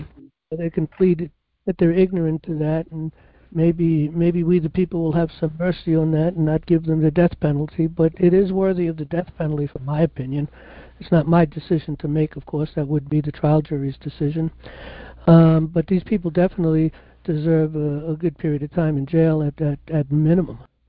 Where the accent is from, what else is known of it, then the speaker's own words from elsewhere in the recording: New York City, New York, United States; born there; I was born in New York City